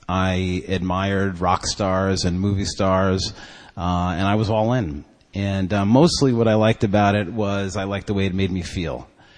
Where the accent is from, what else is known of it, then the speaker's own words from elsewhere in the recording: New York, United States; I grew up here in New York.